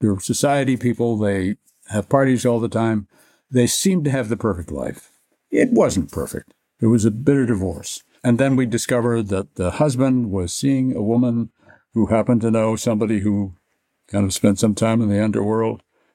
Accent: Canada; And I don't live there. I'm not from there. I grew up in Canada, far away from that culture

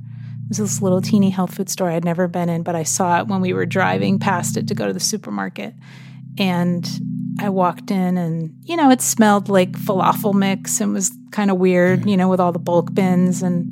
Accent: Connecticut, United States; But at the same time, I was growing up in America.

